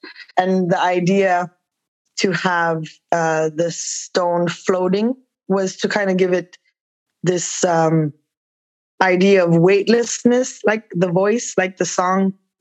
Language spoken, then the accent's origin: English; Kuujjuaq, Quebec, Canada; now in Montreal, Canada; I'm originally from Kujuak, Quebec, Nunavik, but I've been living in Montreal for 10 years and I'm a multidisciplinary artist.